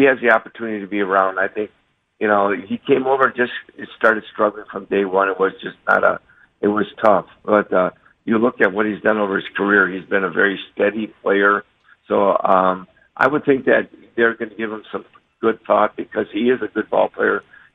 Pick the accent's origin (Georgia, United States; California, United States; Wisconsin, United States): Wisconsin, United States; I've been born and raised in Wisconsin